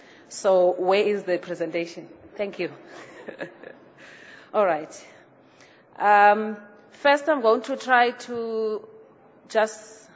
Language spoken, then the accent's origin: English; South Africa; those who are in my home country in South Africa